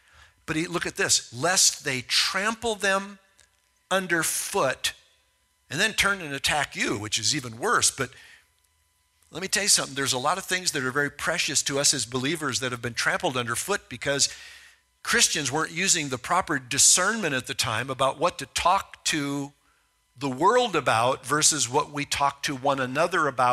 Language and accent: English; Midwest, United States; Growing up in the Midwest, I saw lots of them